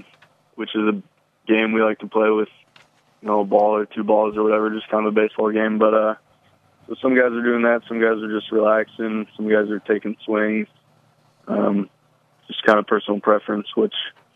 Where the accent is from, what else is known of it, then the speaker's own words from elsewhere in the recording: Lincoln, Nebraska, United States; Yeah, I mean, obviously, growing up in Lincoln, being a huge fan of the Huskers my whole life, that was my number one goal, is to be here out of high school.